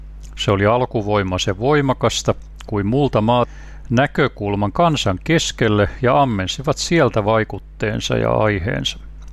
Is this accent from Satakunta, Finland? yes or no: yes; Ulvila, Satakunta, Finland; Olen Ulvilasta opettaja, kulttuuritoimittaja, kirjoiskriitikko ja tuore tietokirjailija